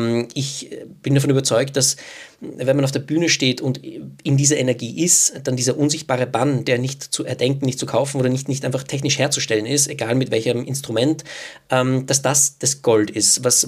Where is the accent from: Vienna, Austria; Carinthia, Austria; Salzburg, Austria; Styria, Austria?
Vienna, Austria; ich bin aus Wien